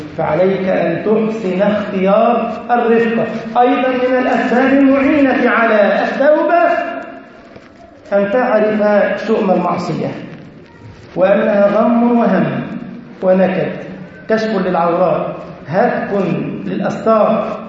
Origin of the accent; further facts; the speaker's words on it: Egypt; اللهم احفظ بلدنا مصر يا رب العالمين وسائر بلاد المسلمين